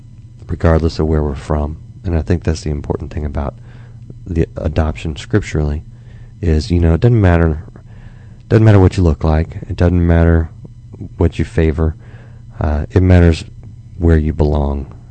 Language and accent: English; Dallas, Texas, United States; born there; So I went down to the courthouse in Dallas. I was born in Dallas.